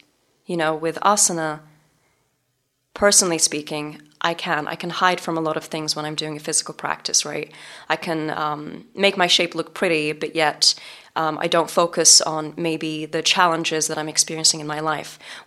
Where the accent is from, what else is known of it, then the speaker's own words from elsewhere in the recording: England, United Kingdom; moved away as an adult; now in Los Angeles, United States; And this was in Los Angeles when I moved from England to LA.